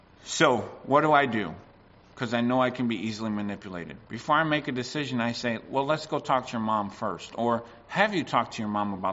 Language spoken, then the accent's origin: English; United States; Now, I grew up in America, so some days I would have a root beer float for breakfast, all right?